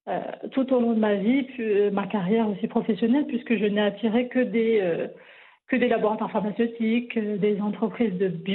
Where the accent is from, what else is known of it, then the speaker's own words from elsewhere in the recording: Paris, Île-de-France, France; also born or lived in Champagne-Ardenne, France; Je suis née en Champagne-Ardenne, dans l'Est français. J'ai passé les premières années de ma vie là-bas, avec mes parents et grands-parents. J'ai déménagé à Paris très jeune